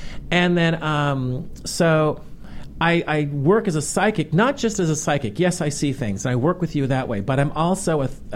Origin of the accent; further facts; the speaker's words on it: Los Angeles, California, United States; and I'm from Los Angeles.